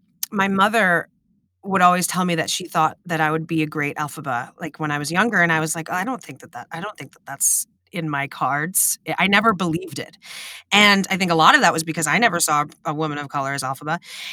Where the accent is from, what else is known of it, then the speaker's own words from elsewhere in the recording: New York City, New York, United States; And the fact that I was from New York City and we were going to this kind of like suburban, tiny, tiny campus, it was a really jarring kind of strange transition for me.